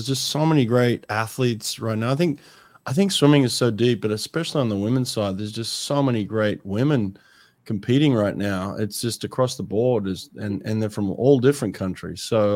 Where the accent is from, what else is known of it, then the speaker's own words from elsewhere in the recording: Australia; I just have to as an Aussie.